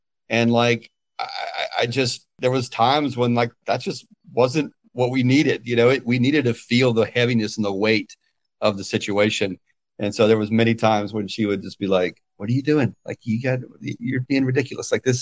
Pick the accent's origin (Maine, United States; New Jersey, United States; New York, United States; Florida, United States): Florida, United States; You know, growing up in Florida, there was a lot of silos.